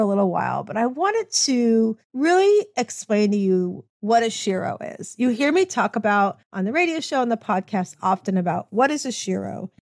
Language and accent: English; Florida, United States; welcome you to my home state of Florida